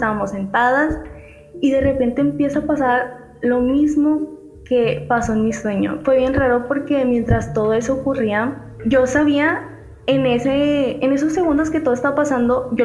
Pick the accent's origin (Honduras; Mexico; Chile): Mexico; Ok, para iniciar, yo soy de México.